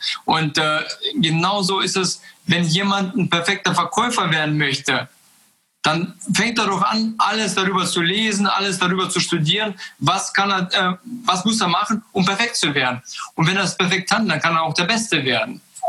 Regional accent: Kazakhstan; now in Germany; wir sind ja 95 aus Kasachstan gekommen, aus einem kleinen Dorf. Und dann kam ich nach Deutschland

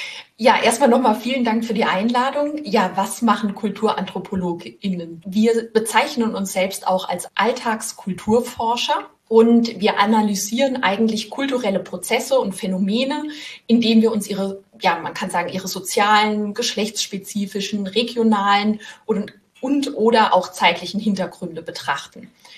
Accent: Rhineland-Palatinate, Germany; now in Rheinhessen, Germany; Also ich bin aus der Pfalz weggezogen, jetzt nicht so weit, nach Rheinhessen.

